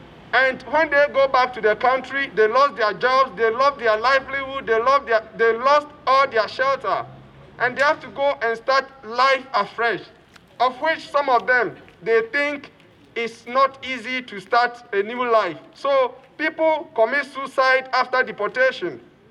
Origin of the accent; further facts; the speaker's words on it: Ghana; now in Germany; I know I'm from Ghana, and I also have a lot of things to say.